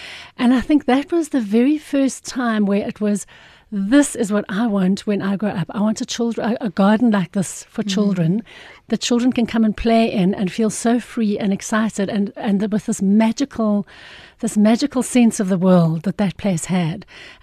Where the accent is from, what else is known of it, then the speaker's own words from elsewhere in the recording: Irene, Gauteng, South Africa; Okay. So I was born, I'm from Irene, which is just between Pretoria and Joburg. And in those days, it used to be a tiny little village, which was absolutely beautiful. We used to live right near Irene Farm.